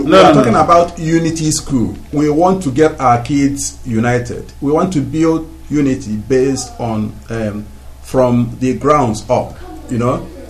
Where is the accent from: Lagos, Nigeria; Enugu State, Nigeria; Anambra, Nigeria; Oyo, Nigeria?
Anambra, Nigeria; I'm from Anambra State, and I have lost admission before because I came from Anambra State.